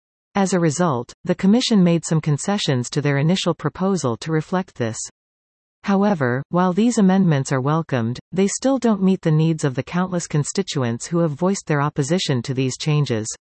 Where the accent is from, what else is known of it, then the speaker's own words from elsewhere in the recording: Ontario, Canada; As someone who was born and raised in Nickel Belt, having lived in rural areas like Chelmsford, Verner and Field, I've seen and experienced firsthand that rural areas in northern Ontario